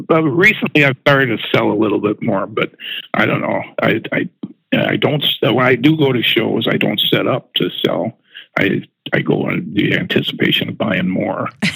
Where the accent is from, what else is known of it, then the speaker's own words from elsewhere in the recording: Milwaukee, Wisconsin, United States; born there; I lived in, because I was born in Milwaukee, then moved out to Aldo, Conemaugh, and which is closer to the Rock River Valley where Horicon and everything is.